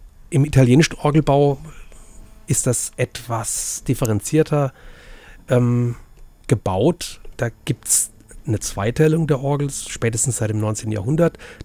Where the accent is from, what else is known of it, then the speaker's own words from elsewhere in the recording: Würzburg, Bavaria, Germany; Mein erster Klavierlehrer war gleichzeitig Organist in meiner Heimatgemeinde in Würzburg